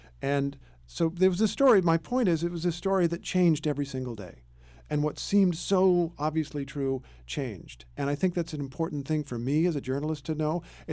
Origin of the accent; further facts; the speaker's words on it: Indiana, United States; And I grew up in Indiana, which is a very conservative state.